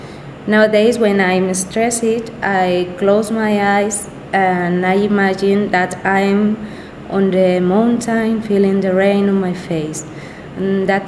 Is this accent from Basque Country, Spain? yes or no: yes; Bilbao, Basque Country, Spain; moved away as an adult; I grew up in Bilbao, one of the rainiest cities of Spain, and I was living there for 18 years.